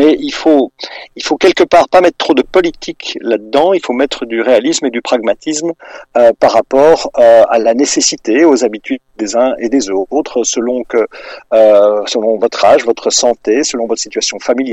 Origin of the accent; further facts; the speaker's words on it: Brussels, Brussels-Capital Region, Belgium; mais j'ai toujours eu aussi un engagement en tant que Bruxellois, en tant que Belge